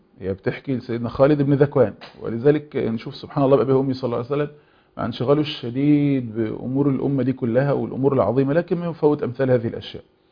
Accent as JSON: {"language": "Arabic", "country": "Egypt", "said": "زي مثلا اللي عندنا في مصر كان اسمه الحنة بيبقى ليلة مثلا الفرح"}